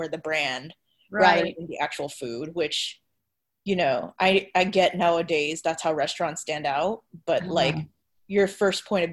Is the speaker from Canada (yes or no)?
no; Philippines; I'm Filipino, so I'm really picky about the stuff.